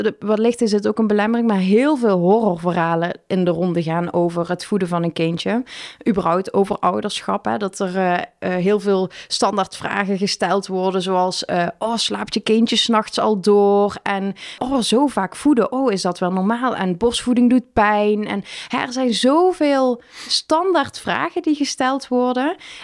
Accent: Netherlands; hoe wij als Nederlanders daartegen aankijken

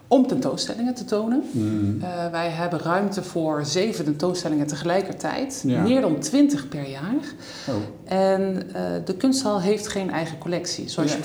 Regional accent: South Holland, Netherlands; born there; Maar ik ben geboren in Zuid-Holland. En ik woon er nu en ik voed mijn kinderen hier nu op.

